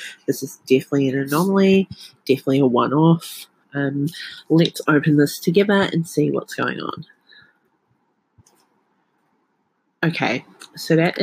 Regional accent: New Zealand; I am from New Zealand.

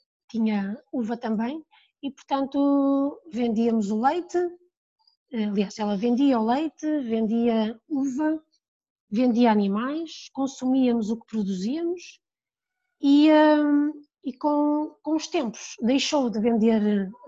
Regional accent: Monção, Viana do Castelo, Portugal; Entretanto, eu sempre passei a minha infância em Monção.

